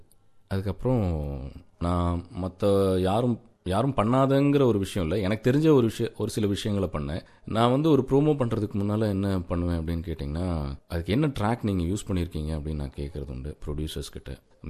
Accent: Coimbatore, Tamil Nadu, India; now in Chennai, India; என்னுடைய சொந்த ஊர் வந்து கோயம்புத்தூர். என்னுடைய அப்பா அம்மா எல்லாரும் வந்து கேரளால இருந்து இங்க வந்து குடி அமர்ந்தாங்க. 14 ஆண்டுகளுக்கு முன்னால நான் இங்க சென்னை வந்தேன்.

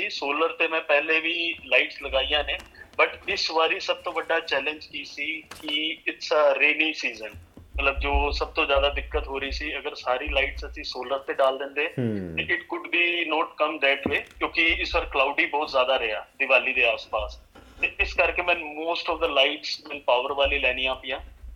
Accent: Yamunanagar, Haryana, India; India ਤੋਂ ਮੈਂ ਹੈਗਾ ਜੀ, ਇੰਡੀਆ ਵਿੱਚ ਪੈਂਦੇ ਹਰਿਆਣਾ ਇੱਕ ਜਗ੍ਹਾ, ਹਰਿਆਣੇ ਦੇ ਵਿੱਚ ਇੱਕ ਡਿਸਟ੍ਰਿਕਟ ਹੈਗੀ ਯਮੁਨਾਨਗਰ ਜਗਾਦਰੀ, ਤੇ ਮੈਂ ਯਮੁਨਾਨਗਰ ਦਾ ਰਹਿਣ ਵਾਲਾ

